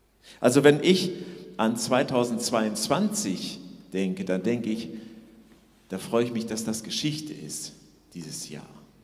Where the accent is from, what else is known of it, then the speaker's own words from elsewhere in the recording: North Rhine-Westphalia, Germany; ich komme aus Ostwestfalen, da freut man sich so.